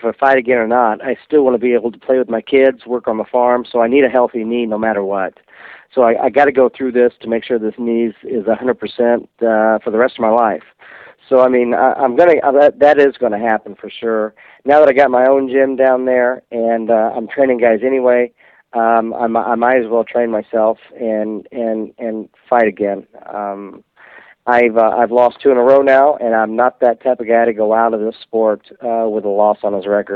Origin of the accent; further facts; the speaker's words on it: Midwest, United States; I grew up in the Midwest, and I just want to be known as the guy who was born and raised on the west side of town.